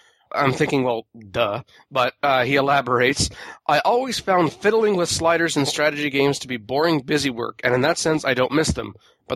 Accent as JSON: {"language": "English", "country": "Canada", "said": "I'm Canadian."}